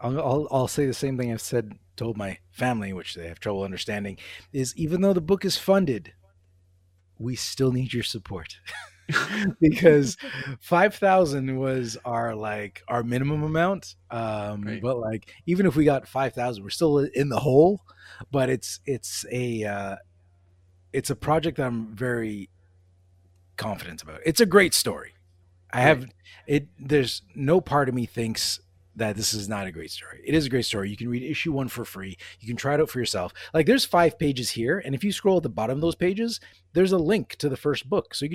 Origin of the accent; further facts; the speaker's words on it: Canada; I'm Canadian